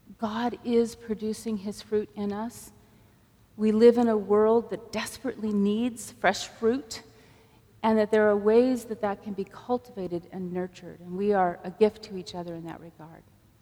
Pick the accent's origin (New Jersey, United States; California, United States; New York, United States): California, United States; San Diego; When I was growing up in San Diego, we raised tomatoes.